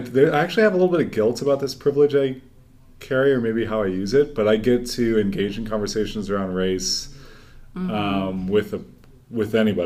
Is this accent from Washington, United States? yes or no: yes; Redmond, Washington, United States; And I grew up in Redmond right when Microsoft was moving in.